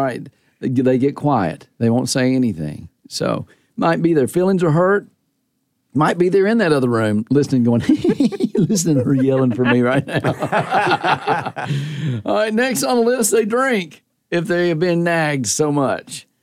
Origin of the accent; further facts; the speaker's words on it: Simpsonville, South Carolina, United States; Yeah, my hometown. 29681. Representing.